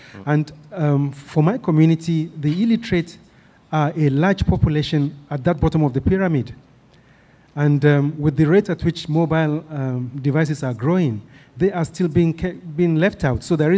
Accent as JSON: {"language": "English", "country": "Nigeria", "said": "I am from Nigeria, and we have done some work in rural use of mobile phones."}